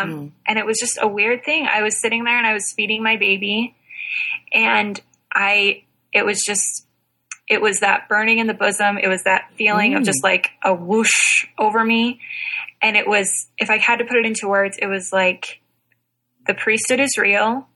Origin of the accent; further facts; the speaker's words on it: St. George, Utah, United States; also born or lived in Seattle; now in Salt Lake City, United States; I grew up in St. George, Utah. I have lived in Utah most of my life. Provo for Cedar City for school. I lived in Provo for a little while, and now I live in Salt Lake.